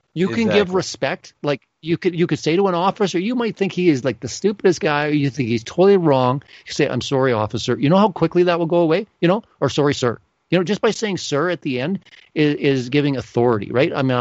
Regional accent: Canada; I mean, we're from Canada. We're like visiting.

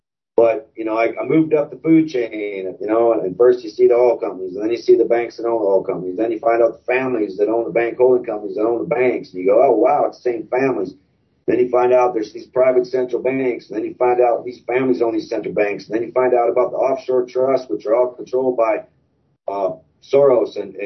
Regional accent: South Dakota, United States; also born or lived in Missouri; See, we moved to South Dakota, my home state, right before COVID. We sold our farm in Missouri. We moved to South Dakota, and I'm so glad we did.

